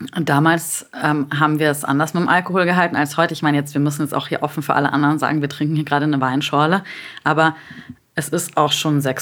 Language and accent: German; Bavaria, Germany; ich bin aus Bayern